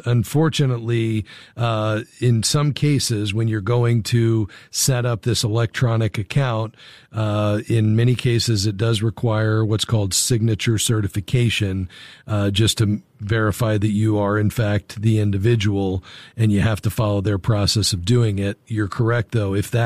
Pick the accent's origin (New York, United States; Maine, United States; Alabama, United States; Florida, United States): Florida, United States; Fort Lauderdale; Well, let's head to Fort Lauderdale, Florida, my hometown.